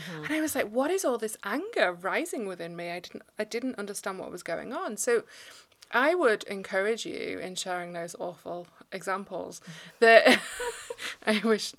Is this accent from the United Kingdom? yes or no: yes; Manchester, North West England, United Kingdom; moved away; and I came from Manchester in England